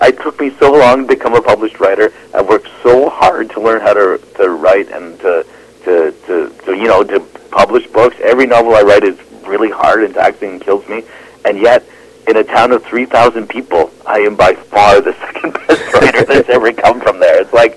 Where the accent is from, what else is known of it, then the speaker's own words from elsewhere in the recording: Wingham, Ontario, Canada; growing up in Wingham. And I got to tell you, she was hated.